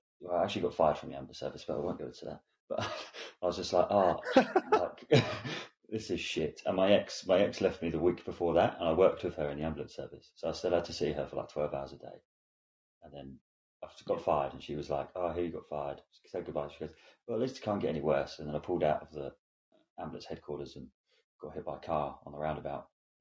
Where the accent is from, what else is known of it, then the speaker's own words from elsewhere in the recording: Hastings, South East England, United Kingdom; now in New Zealand; My family and friends think I've got a twang. I grew up in Hastings, not Hastings, New Zealand. Hastings, England. Similar place though.